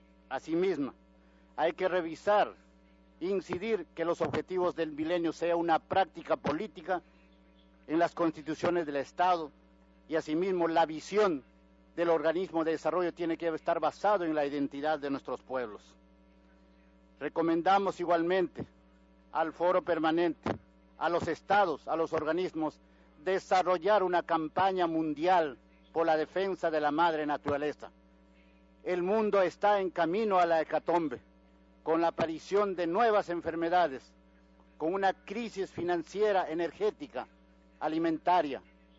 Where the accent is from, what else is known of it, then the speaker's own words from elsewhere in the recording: Peru; Muy buenas tardes. Yo vengo del Perú.